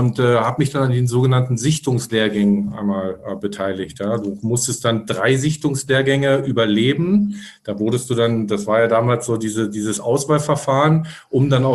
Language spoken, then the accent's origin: German; East Berlin, Berlin, Germany; wir kommen aus Ostberlin. Ich bin in Ostberlin 1977, boah, schon lange her, aber ist so immer so, geboren